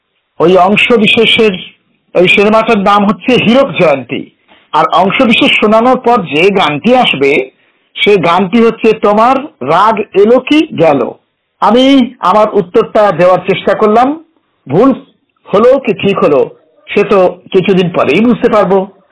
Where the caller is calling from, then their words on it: Baruipur, West Bengal, India; বারুইপুর থেকে আবারও চলে এলাম আমাদের বাণীতে।